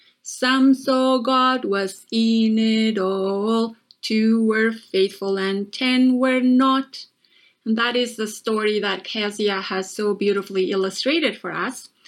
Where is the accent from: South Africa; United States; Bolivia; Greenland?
Bolivia; English is a second language; now in Canada; I'm originally from Bolivia, and my mom and I have had a very close relationship all our lives. During the 17 years of being in Canada